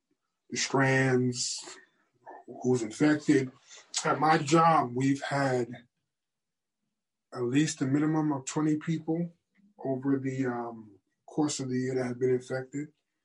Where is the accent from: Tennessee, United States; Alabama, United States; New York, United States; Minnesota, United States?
New York, United States; New Rochelle; New Rochelle, New York.